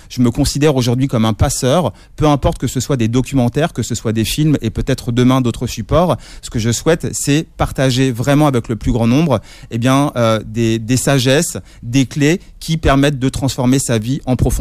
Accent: Bourg-la-Reine, Île-de-France, France; J'ai grandi à Bourg-la-Reine dans les Hauts-de-Seine

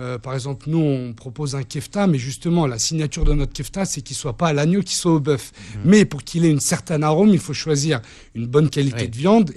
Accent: France; je suis français avec des origines levantines

